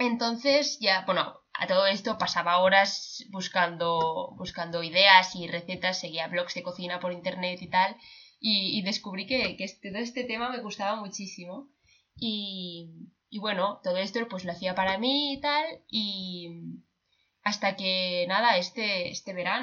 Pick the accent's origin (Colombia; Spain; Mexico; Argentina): Spain; Menorca, Balearic Islands; Somos de Menorca